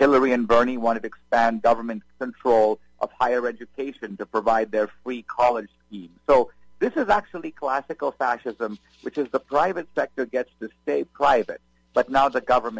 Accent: India; I'm originally from India

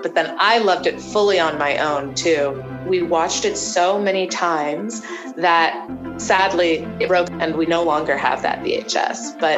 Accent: Florida, United States; I grew up in Florida, so it's beautiful oak, live oak trees

